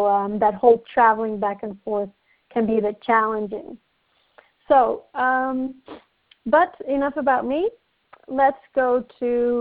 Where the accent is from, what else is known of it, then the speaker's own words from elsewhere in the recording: Netherlands; I am from the Netherlands, and I have been living and working in the United States on and off for the past few years.